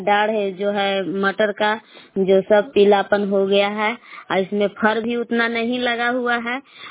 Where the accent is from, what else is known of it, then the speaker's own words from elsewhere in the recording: Bilas, Bihar, India; ग्राम बिलास जिला कैमूर भभुआ के निवासी हूँ।